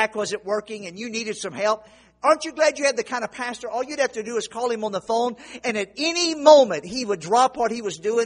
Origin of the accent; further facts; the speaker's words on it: Louisiana, United States; I grew up in Louisiana, and there was a certain bayou that my family and I fished on my entire time I was growing up.